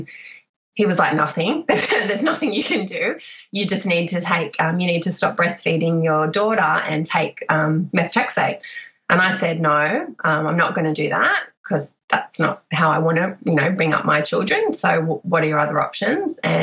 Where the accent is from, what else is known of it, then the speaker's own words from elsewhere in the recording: Newcastle, New South Wales, Australia; from Newcastle, I can do this.